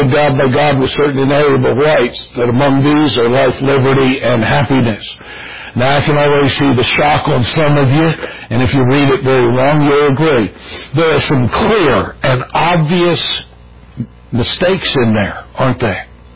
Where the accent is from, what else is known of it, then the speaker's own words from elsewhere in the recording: Pennsylvania, United States; My hometown, Eastern Pennsylvania, was the very first place it was read after they left the city of Philadelphia.